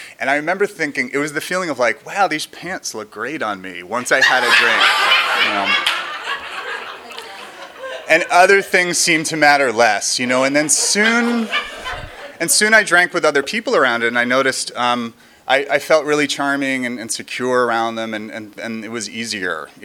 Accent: New Jersey, United States; I grew up in New Jersey, didn't really like the fact that I grew up in New Jersey.

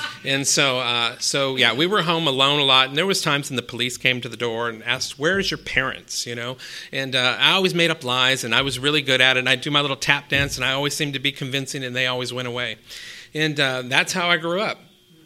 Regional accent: Sacramento, California, United States; Yes, growing up in Sacramento, California, my mother was an alcoholic.

